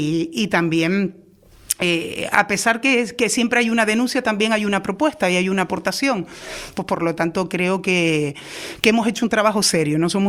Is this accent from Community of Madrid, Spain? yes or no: no; Los Silos, Canary Islands, Spain; yo he nacido ahí, me he criado y me he desarrollado en Los Silos, en mi barrio, en la Caleta de Interián, que soy caletera